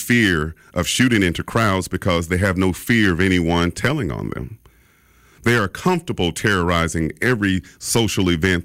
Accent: Mobile, Alabama, United States; This is not the Mobile I grew up in 1971 in Hillsdale. We had no fear of being shot.

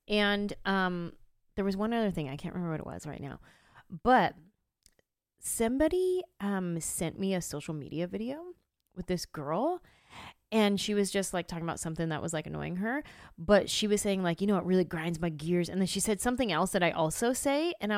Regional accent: California, United States; And I'm from California. Sure, there's ticks probably in California, but not a lot.

